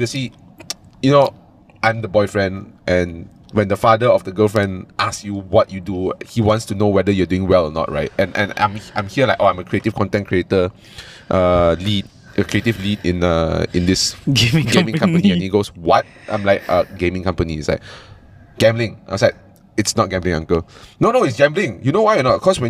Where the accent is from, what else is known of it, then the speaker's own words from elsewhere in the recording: Bukit Jalil, Kuala Lumpur, Malaysia; When I told them I'm from Bukit Jalil, they said, oh, the sports school? I'm like, no, I'm not that athletically gifted.